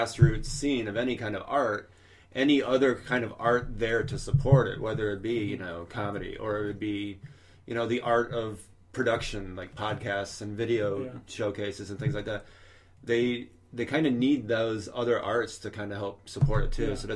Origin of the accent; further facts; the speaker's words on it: Dwight, Illinois, United States; It's right up Route 66, the railroad, Highway 55, that whole corridor. It's about 75 miles from Chicago.